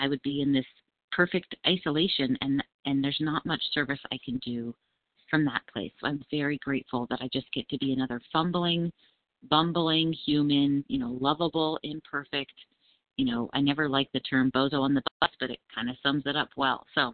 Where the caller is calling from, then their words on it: Colorado, United States; Good morning. … from Colorado.